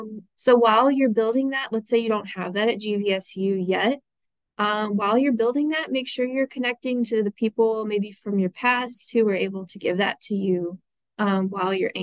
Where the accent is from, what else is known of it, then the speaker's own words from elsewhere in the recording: Kentucky, United States; now in Grand Rapids, United States; Originally, I'm from Kentucky, so I just keep inching up like one state at a time to see where I end up next year.